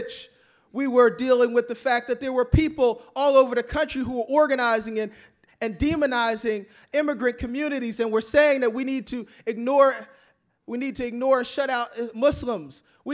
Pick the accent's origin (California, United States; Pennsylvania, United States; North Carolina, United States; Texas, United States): Pennsylvania, United States; Philadelphia; I grew up in Philadelphia, a very diverse place. I had Arab friends.